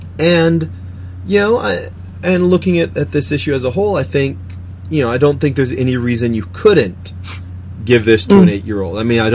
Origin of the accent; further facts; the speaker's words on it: United States; being an American last year, definitely.